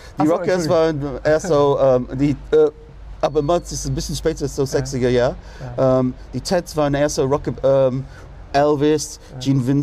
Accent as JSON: {"language": "German", "town": "Manchester", "region": "North West England", "country": "United Kingdom", "tie": "born or raised there", "second_language": "German", "said": "ganz viel andere super Musik aus Manchester, ja. Aus meinem Heimatstadt."}